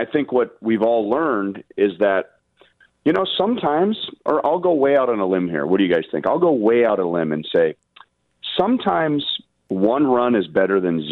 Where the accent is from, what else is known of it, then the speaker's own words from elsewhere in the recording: Los Angeles, California, United States; Well, I'm originally from Los Angeles.